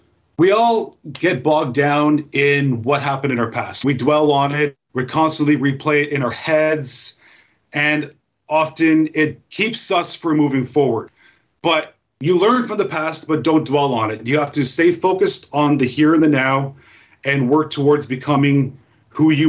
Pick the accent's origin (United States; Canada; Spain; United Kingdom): Canada; Calgary, Alberta; moved away as an adult; now in Australia; I'm a 40-year-old guy living in Australia. I grew up in Calgary, Alberta, met an Australian girl and got married, and here I am.